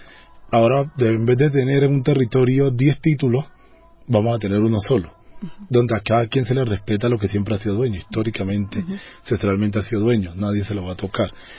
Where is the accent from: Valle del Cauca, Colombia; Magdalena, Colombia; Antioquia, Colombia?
Valle del Cauca, Colombia; Buenaventura; born there; aunque soy negro, pero soy negro de la ciudad. Yo nací en Buenaventura. Zona urbana de Buenaventura, aunque era un barrio muy popular